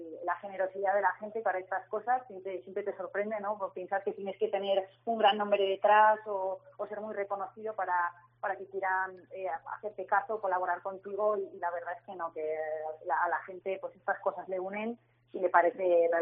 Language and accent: Spanish; Navarre, Spain; pues somos navarros, vascos, pero pues somos personas que al final cada uno tenemos nuestro trabajo y nuestra vida.